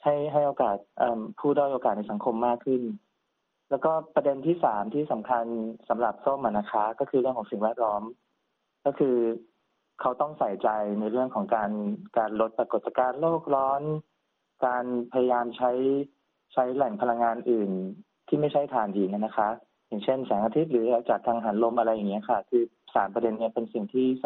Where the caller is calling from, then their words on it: Sydney, New South Wales, Australia; บ้านอยู่ซิดนีย์ค่ะ